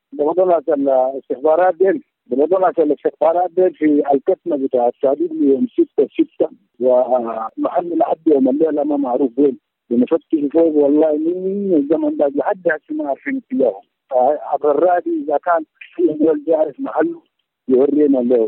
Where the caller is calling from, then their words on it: Abu Karshola, South Kordofan, Sudan; أنا متصل من السودان من القرفان المنطقة الشرقية مدينة أبو كرشولة